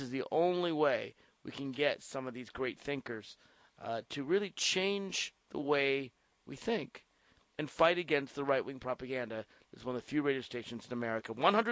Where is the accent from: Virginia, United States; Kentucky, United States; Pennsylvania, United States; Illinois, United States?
Virginia, United States; In Virginia, my home state, you can make calls while you're in the car.